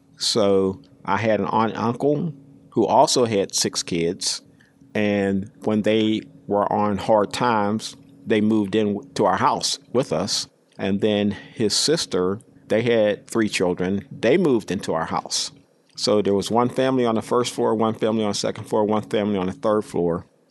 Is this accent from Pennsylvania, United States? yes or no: yes; Pennsylvania, United States; I was born and grew up in Hill District. I was born on Wiley Avenue, and I grew up in an area they call Sugar Top, up on Milwaukee Street. I still have family who lives in the area.